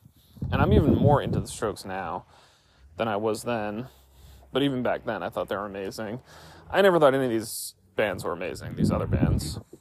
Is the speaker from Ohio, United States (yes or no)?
no; Connecticut, United States; And I'm from Connecticut, which is sort of jam band territory.